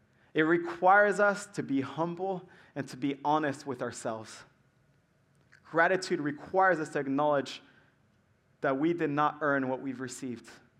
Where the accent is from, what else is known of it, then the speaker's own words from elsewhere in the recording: France; because I grew up in France and it was in a different language